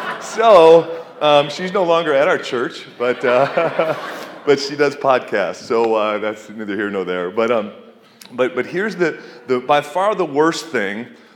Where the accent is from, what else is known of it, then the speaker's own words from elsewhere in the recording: Detroit, Michigan, United States; I lived, actually, my hometown was Detroit, 8 hours away from her.